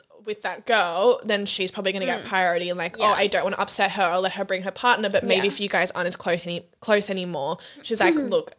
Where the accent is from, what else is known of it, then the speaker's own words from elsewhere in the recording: Australia; especially where we grew up in Australia, tanning culture